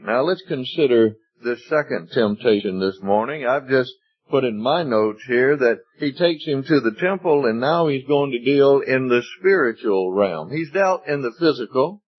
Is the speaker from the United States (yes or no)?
yes; Mississippi, United States; And somebody says to me, now, where are you from? I say, Mississippi.